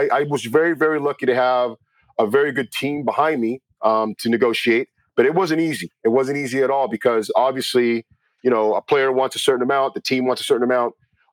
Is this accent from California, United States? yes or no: no; Miami, Florida, United States; I grew up in Miami, Florida. The only games that you see in Miami are generally just Yankee games.